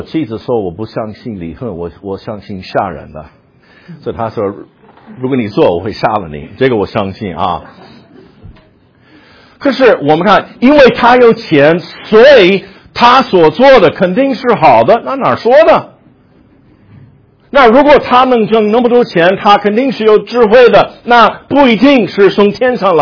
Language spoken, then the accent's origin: Chinese; United States; Chinese is a second language; 我不说什么中国人做生意的，你自己可以想起来，我就批评我们美国人做的啊。